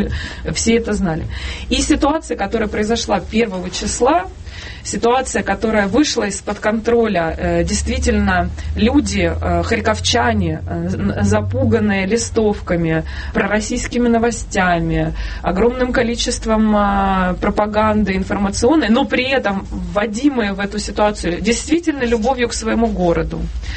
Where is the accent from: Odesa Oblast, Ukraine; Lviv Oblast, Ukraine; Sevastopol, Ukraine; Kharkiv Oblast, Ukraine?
Kharkiv Oblast, Ukraine; Kharkiv; а оказывается я харьковчанка, как и все остальные